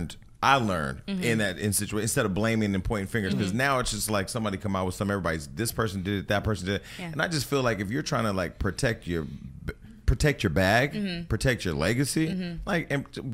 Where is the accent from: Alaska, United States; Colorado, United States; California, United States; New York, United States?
California, United States; Stockton; But these, they don't understand I'm from Stockton. They think this is L.A. shit, right?